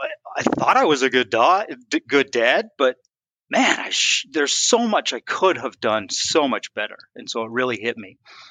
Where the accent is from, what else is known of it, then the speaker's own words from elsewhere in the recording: Utah, United States; So my wife and I grew up in Utah.